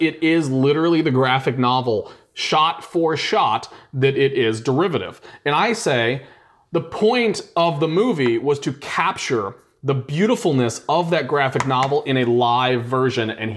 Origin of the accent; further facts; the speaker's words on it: St. Louis, Missouri, United States; he's a dietitian, and we grew up together here in St. Louis, and we've known each other for a very long time.